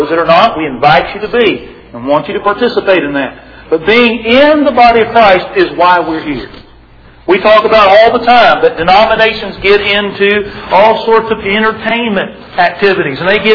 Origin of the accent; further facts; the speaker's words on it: Texas, United States; Well, I'm from Texas. Some are from different areas.